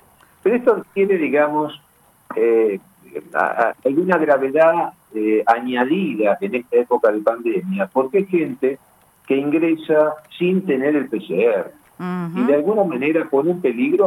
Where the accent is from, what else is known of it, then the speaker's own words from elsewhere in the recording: Argentina; Somos un país, Argentina, hecho con el concurso muy importante de muchos migrantes.